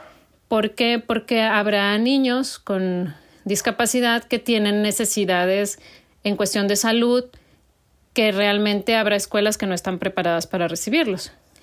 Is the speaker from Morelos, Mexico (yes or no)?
no; La Paz, Baja California Sur, Mexico; soy mamá de … somos de La Paz, Baja California Sur, México.